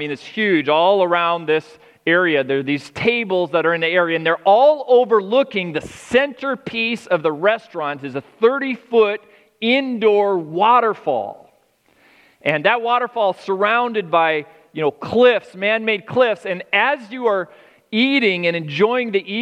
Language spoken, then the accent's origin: English; Colorado, United States; born there; I was born in Colorado, and as a kid, I used to love going to this restaurant.